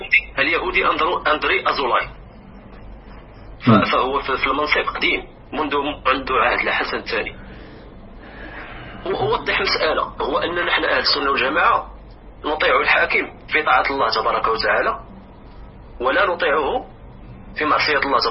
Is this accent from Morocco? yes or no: yes; Morocco; moved away; أنا مغربي أخويا، وكنت عايش في المغرب